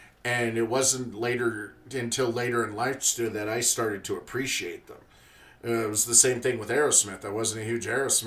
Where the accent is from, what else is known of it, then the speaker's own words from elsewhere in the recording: Reno, Nevada, United States; So that's the cool thing about growing up in Reno.